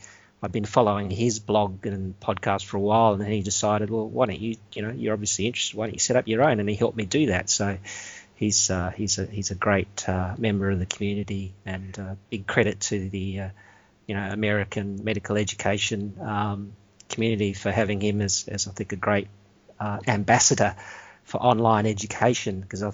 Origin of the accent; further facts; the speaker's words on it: Australia; So I'm an Australian doctor.